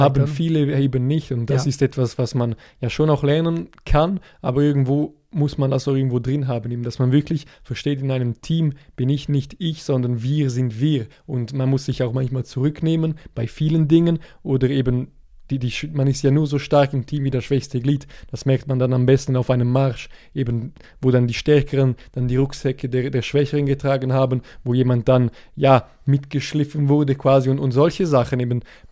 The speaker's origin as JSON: {"language": "German", "country": "Switzerland", "said": "ich wohne in der Schweiz, ich bin Schweizer"}